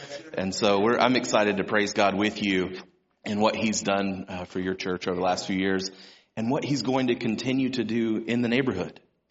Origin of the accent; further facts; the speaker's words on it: Louisiana, United States; I grew up in Louisiana, as I mentioned. So I had a really strong accent, but I've worked really hard to get out of that.